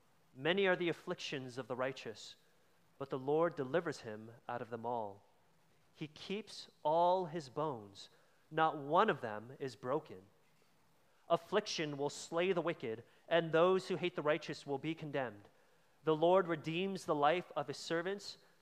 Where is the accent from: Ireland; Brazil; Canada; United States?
Canada; Toronto, Ontario; now in St. Thomas, Canada; I'm from Toronto originally, born and raised, and so being in London actually feels maybe a little more familiar to me than moving to a small town.